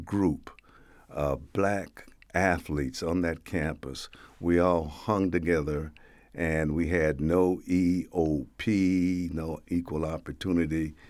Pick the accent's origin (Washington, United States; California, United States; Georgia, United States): California, United States; San Francisco; Well, it all comes back to when I grew up. I grew up in San Francisco.